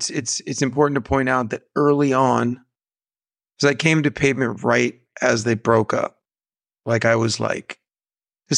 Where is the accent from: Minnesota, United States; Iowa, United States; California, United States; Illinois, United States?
California, United States; Downey; I grew up in Downey, and it's this high school I went to was a high school